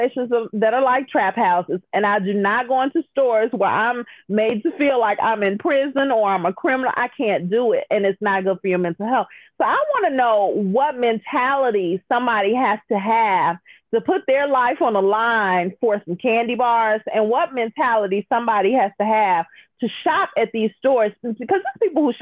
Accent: Chicago, Illinois, United States; because I grew up in Englewood, which is the quote unquote hood.

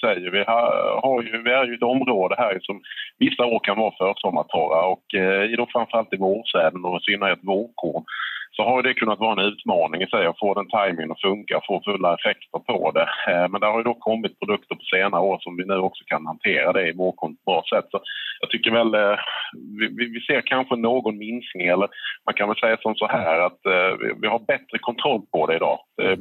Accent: Halland County, Sweden; now in Uppsala, Sweden; jag är ju inte från södra Sverige som behöver dialekterna då, kommer från södra Halland och pluggade på Ultuna här under 2005 till 2010

